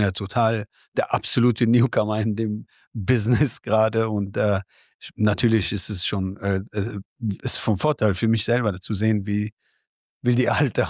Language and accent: German; Afghanistan; now in Cologne, Germany; ich komme aus Afghanistan und bei uns war der Krieg irgendwann unerträglich geworden. Deshalb haben meine Eltern gesagt, raus. Und dann haben wir uns für Köln entschieden. Und ich muss sagen, ich habe in Köln-Kalk anfangs gelebt